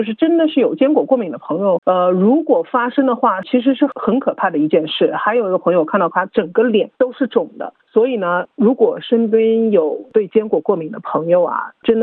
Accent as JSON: {"language": "Chinese", "country": "China", "said": "我们中国人吧，我们华人的话呢"}